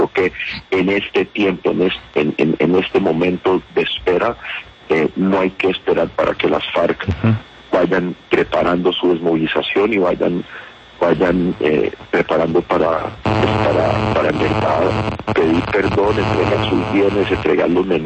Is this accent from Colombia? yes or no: yes; Colombia; como colombiano